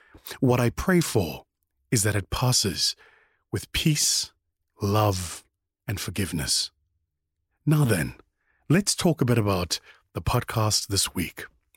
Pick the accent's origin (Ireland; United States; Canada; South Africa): South Africa; where my home country, South Africa, is at the moment